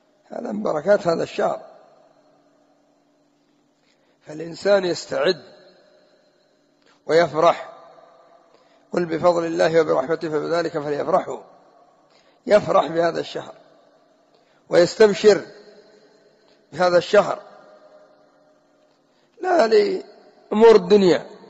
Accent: Yemen; أما الآن عندنا في اليمن سيبث مسلسل

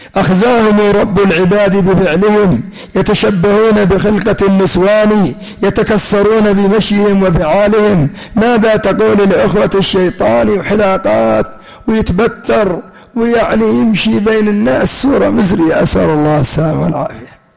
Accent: Yemen; وعندنا في اليمن يبيعونها ب500 ريال يمني.

